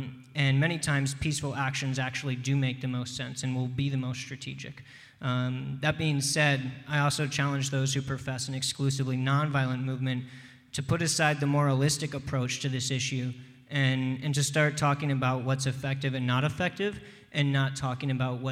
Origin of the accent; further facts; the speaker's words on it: Northeast, United States; now in Bay Area, United States; I grew up in the Northeast. I've lived out here in the Bay Area now for about 7 or 8 years.